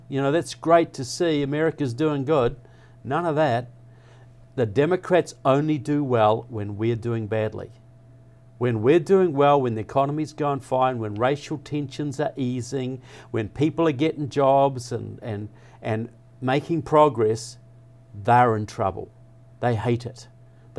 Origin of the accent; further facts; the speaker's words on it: New Zealand; I am from New Zealand.